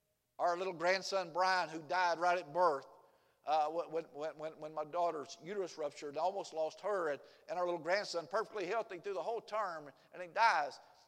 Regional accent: Oklahoma, United States; now in Arkansas, United States; We live, especially me growing up in Oklahoma and where we live in Arkansas, in Tornado Alley.

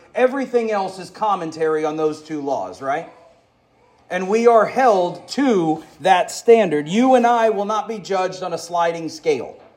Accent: the South, United States; I grew up in the South, where segregation and slavery were legal

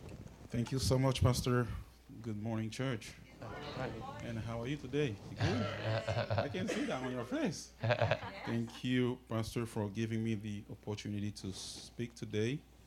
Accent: Haiti; I come from Haiti, and my family has walked through deep valleys.

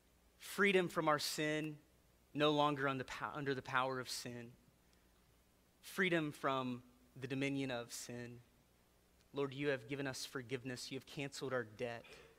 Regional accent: Georgia, United States; also born or lived in West Virginia; when I grew up in Georgia and then in West Virginia and in a military family, we moved around a lot.

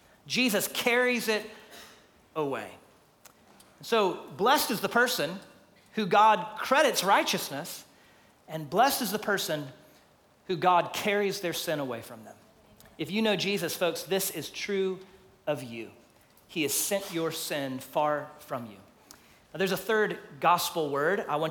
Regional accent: Texas, United States; I grew up in Texas, so the only thing I really knew of hunting was sitting in a deer stand and waiting for Bambi to just innocently wander in front of you.

